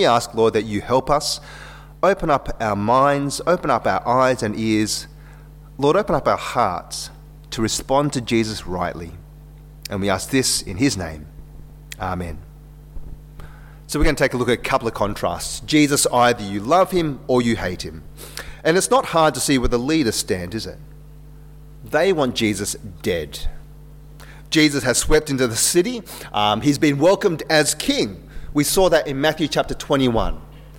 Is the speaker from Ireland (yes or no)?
no; Wagga Wagga, New South Wales, Australia; I grew up in Wagga Wagga, and so that's being in Australia